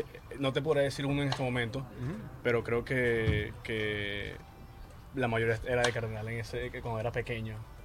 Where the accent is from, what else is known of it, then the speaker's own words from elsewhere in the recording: Lara, Venezuela; un lugar donde yo nací y me crié toda mi vida